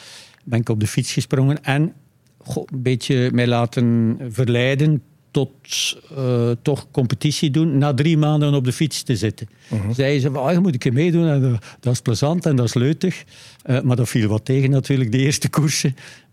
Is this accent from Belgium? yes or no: yes; Drongen, Flanders, Belgium; En wij zijn, ondanks dat we van Baarle-Drongen zijn, allemaal geboren in Deinze.